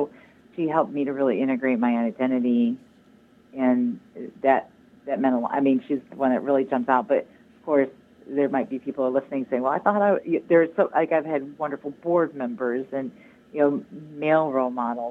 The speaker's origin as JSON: {"language": "English", "region": "Michigan", "country": "United States", "tie": "born or raised there", "said": "I grew up in Michigan, but I started my career in Arkansas"}